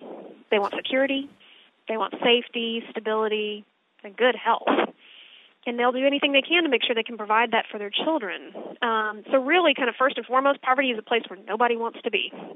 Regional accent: Texas, United States; And as a Texan, you know, it's in my DNA. Responsibility is a key part of what it means to be a Texan and be an American

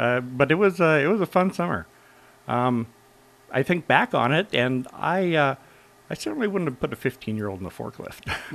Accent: Dillingham, Alaska, United States; I grew up in Dillingham, and the cannery there, Peter Pan, you could be 14 and work in the egg house.

